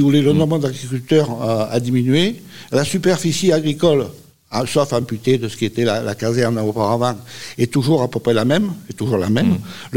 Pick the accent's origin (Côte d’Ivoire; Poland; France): France; Saint-Christol, Provence-Alpes-Côte d'Azur; Je suis né à Saint-Christol, mes parents étaient agriculteurs sur Saint-Christol.